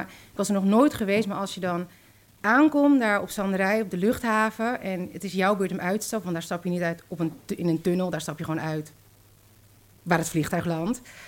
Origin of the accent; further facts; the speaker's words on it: Zaandam, North Holland, Netherlands; Mijn moeder is met de boot gekomen, een reis van 2 weken, en mijn vader is met het vliegtuig gekomen. En toen zijn ze gaan samenwonen in Zaandam, waar ik ben opgegroeid.